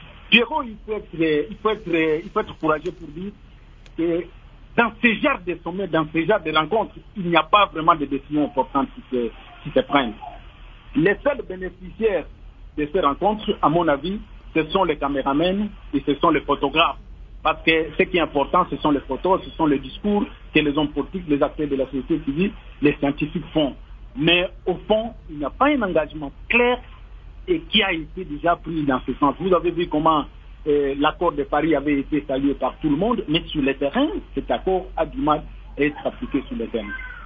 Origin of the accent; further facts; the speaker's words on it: DR Congo; ici chez nous en République démocratique